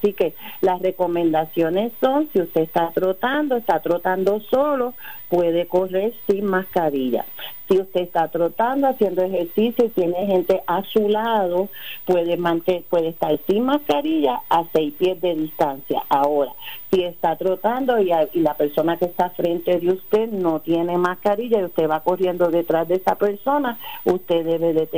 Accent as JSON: {"language": "Spanish", "town": "Ponce", "country": "Puerto Rico", "said": "Yo soy de Ponce."}